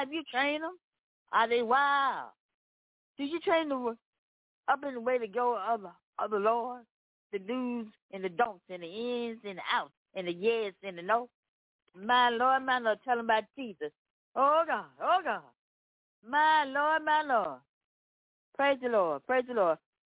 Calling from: Memphis, Tennessee, United States; I'm coming from Memphis, Tennessee.

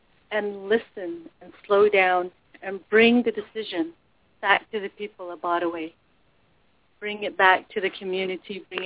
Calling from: Tuba City, Arizona, United States; Tuba City, Arizona.

